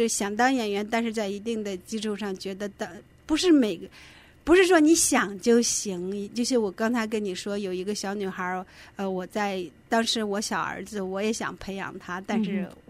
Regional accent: China; also born or lived in Chicago / Hawaii; now in United States; 我小的时候在国内就是

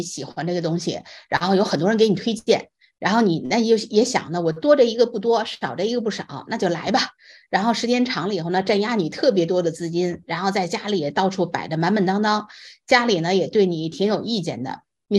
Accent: China; now in United States; 像我们都是从中国来到美国的

